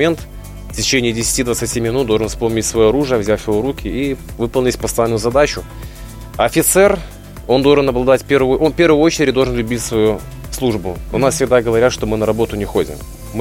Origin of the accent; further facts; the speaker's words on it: Gomel, Gomel Region, Belarus; в родной город Гомель, где до сих пор служу на военно-транспортном факультете.